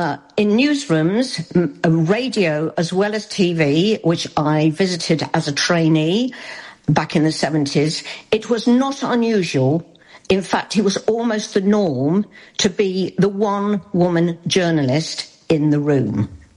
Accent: Leicester, East Midlands, United Kingdom; even though I come from Leicester in the Midlands, as you know well.

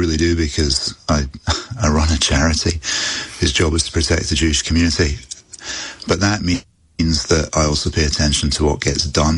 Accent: United Kingdom; because we are British.

